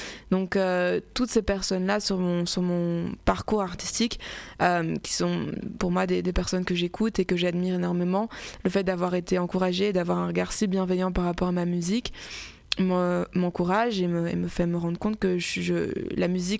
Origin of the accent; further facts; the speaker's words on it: Belgium; born there; also born or lived in Cameroon; Je suis née en Belgique, j'ai beaucoup été au Cameroun, mais j'avais pas, ça me manquait ce côté africain justement, ces racines et mon identité, je la cherchais.